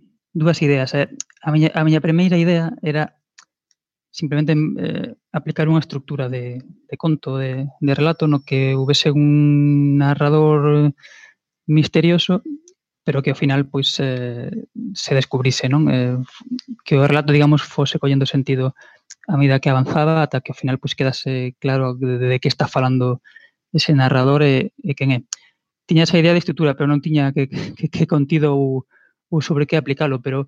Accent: Vigo, Galicia, Spain; Aquí en Vigo, de onde son eu, pois hai algúns certames de relatos

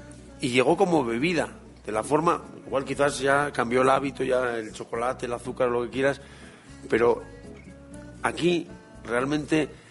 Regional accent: Basque Country, Spain; accent: Basque; now in Mexico; mi acento en 18 años no ha cambiado gran cosa. Yo siempre suelo decir, es que cómo voy a vender cocochas hablando en mexicano, ¿no? Yo tengo que vender cocochas hablando en vasco

